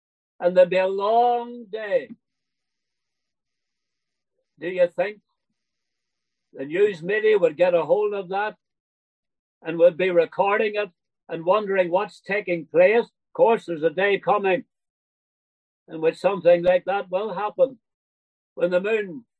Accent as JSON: {"language": "English", "region": "Northern Ireland", "country": "United Kingdom", "said": "As you know, I'm from Northern Ireland."}